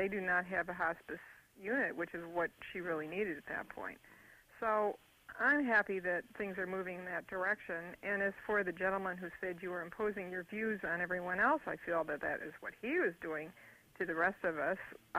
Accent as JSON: {"language": "English", "region": "Michigan", "country": "United States", "said": "Anyway, I'm from Michigan, and I'm proud to have this have happened in my home state."}